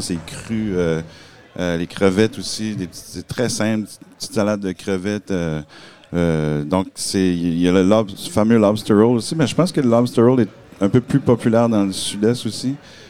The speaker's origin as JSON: {"language": "French", "town": "Pointe-Verte", "region": "New Brunswick", "country": "Canada", "said": "Il n'y en a pas beaucoup de … Acadie. Puis, on est tous de Pointe-Verte."}